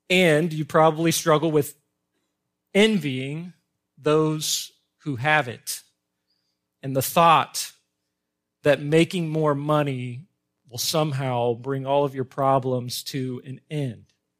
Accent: Kansas City, Missouri, United States; Growing up in Kansas City, one of the things that I like to do as a kid, as a teenager, and still like to do when I visit with my family is go to the Country Club Plaza.

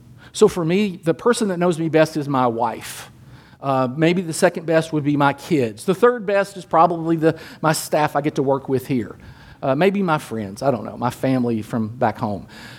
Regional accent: Kentucky, United States; You know, I'm a guy from Kentucky.

